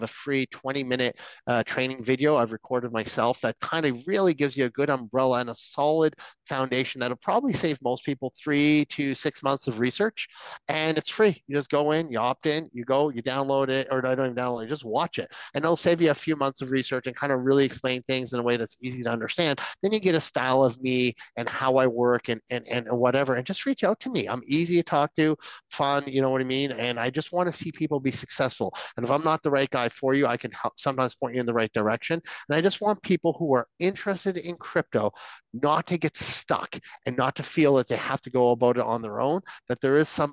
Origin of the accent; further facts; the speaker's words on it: Canada; So since I'm Canadian